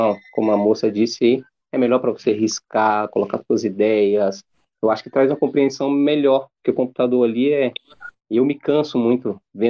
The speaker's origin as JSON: {"language": "Portuguese", "town": "Brasília", "region": "Federal District", "country": "Brazil", "moved": "yes", "lives_now": "Camboriú, Brazil", "said": "E eu sou brasiliense, né? Eu saí de Brasília uns 10 anos atrás e vim para essa cidade."}